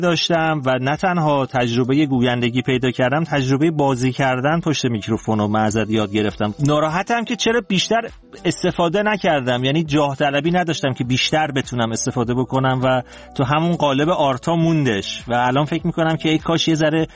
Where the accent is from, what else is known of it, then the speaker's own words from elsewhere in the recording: Tehran, Tehran Province, Iran; born there; تهران به دنیا اومدم. پدر مادرم هم اهل تهرانن، ولی پدر بزرگ اهل تبریز بوده که در بچگی آمده به تهران.